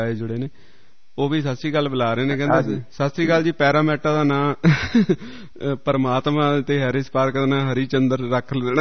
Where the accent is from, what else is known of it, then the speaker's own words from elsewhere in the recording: Nawanshahr, Punjab, India; ਕਈ ਪਿੰਡ ਸਾਡੇ ਇਲਾਕੇ ਦੇ ਵਿਚ, ਖਾਸ ਕਰਕੇ ਨਵਾਂ ਸ਼ਹਿਰ ਏਰੀਏ ਦੇ ਵਿਚ